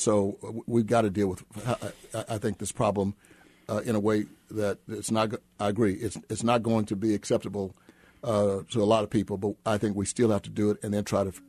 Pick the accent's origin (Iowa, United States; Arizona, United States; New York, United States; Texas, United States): Texas, United States; I was born and raised in Texas. most of my family's still there.